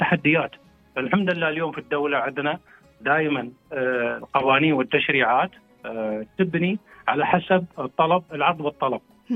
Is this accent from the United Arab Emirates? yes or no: yes; United Arab Emirates; تعزز من الفرص المتاحة في السوق العقاري عندنا في الإمارات